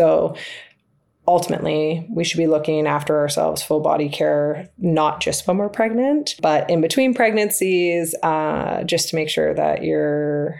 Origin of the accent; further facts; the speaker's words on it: Canada; I am a Canadian. I live about an hour and a half north of Toronto.